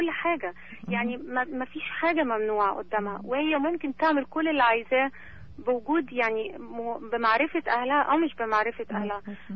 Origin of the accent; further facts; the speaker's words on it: Egypt; انا مصريه واتولدت وعشت في مصر وانا هربي بنتي بالطريقه دي